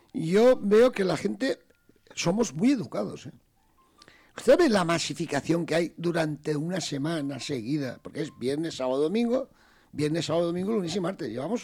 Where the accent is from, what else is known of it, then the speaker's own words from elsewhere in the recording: Valencian Community, Spain; Tenemos unas narices y somos valencianos hasta la muerte.